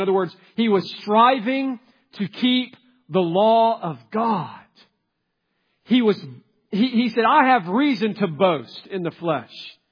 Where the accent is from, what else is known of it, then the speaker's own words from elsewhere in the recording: the South, United States; Because I grew up in the South.